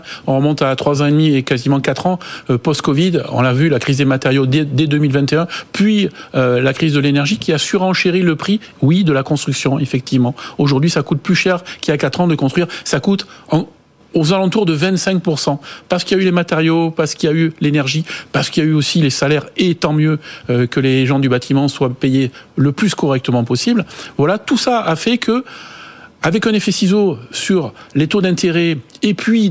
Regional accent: Nouvelle-Aquitaine, France; on est du Périgord tous les deux.

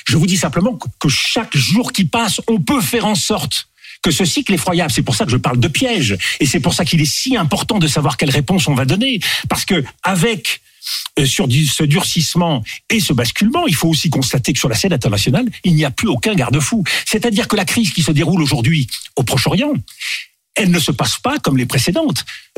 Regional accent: France; Mais moi, je suis français.

